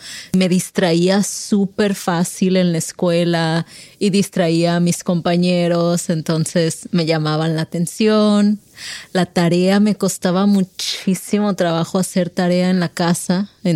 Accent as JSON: {"language": "Spanish", "town": "Manzanillo", "region": "Colima", "country": "Mexico", "tie": "born or raised there", "also_born_or_lived": "Nayarit / Zihuatanejo", "said": "yo nací en Manzanillo, Colima. Y mi niñez fue muy bonita, pero nos mudábamos mucho con mi familia por el trabajo de mi papá. Entonces, viví en Manzanillo, en Nayarit, en Zihuatanejo, otra vez en Manzanillo, y estuvimos mudándonos mucho."}